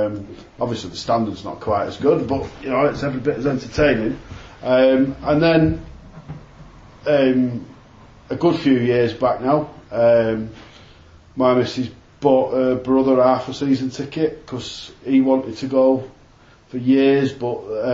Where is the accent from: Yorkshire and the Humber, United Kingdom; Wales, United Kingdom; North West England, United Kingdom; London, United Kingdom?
North West England, United Kingdom; Manchester; because I lived in Manchester, I was brought up in Manchester